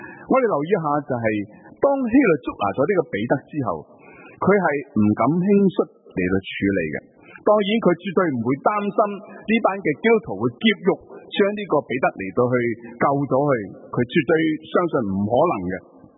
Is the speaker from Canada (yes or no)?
no; China; 原来我们中国人的古代的更，叫做更叫做更，原来是中国人是一共有五更的